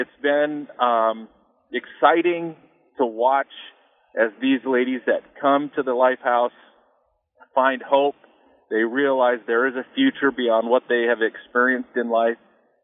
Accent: Baker, Montana, United States; And kudos out to my hometown of Baker, Montana.

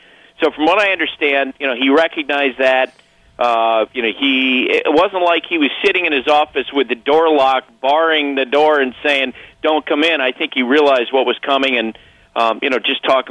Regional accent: Randolph Center, Vermont, United States; growing up in Randolph Center, we were the most boring family ever. We never went anywhere. We never left the farm.

